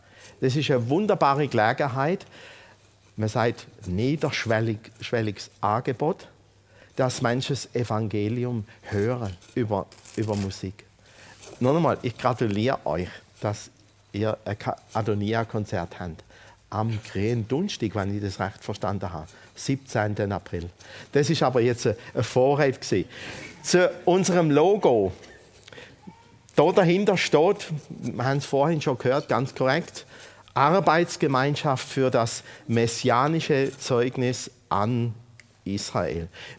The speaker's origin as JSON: {"language": "German", "town": "Steinen", "region": "Baden-Württemberg", "country": "Germany", "tie": "born or raised there", "said": "Und bin da aufgewachsen in Steinen. Und jetzt wohne ich mit meiner Frau seit 2,5 Jahren an meinem Geburtsort."}